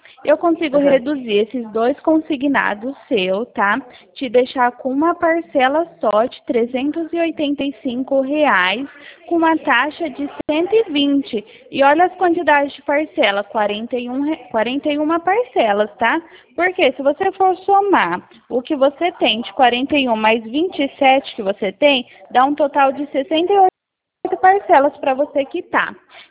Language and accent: Portuguese; São Paulo, Brazil; Eu sou do estado de São Paulo